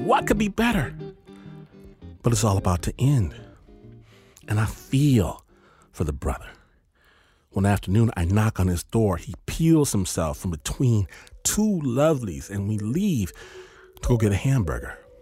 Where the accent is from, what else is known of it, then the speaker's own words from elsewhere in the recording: Michigan, United States; I'm from Michigan, not LA, not New York